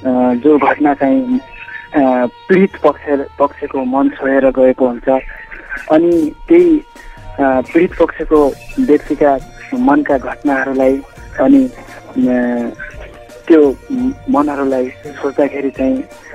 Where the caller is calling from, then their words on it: Dadeldhura, Sudurpashchim Province, Nepal; म चाहिँ सुदूरपश्चिम डडेलधुरा जिल्लाबाट